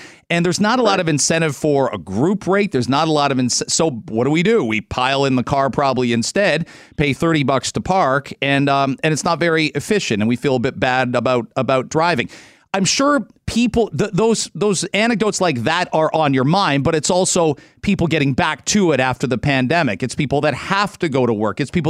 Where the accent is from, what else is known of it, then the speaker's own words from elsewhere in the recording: London, Ontario, Canada; I grew up in London, Ontario. I might have come to Toronto, taken the subway four times in my first 25 years of life.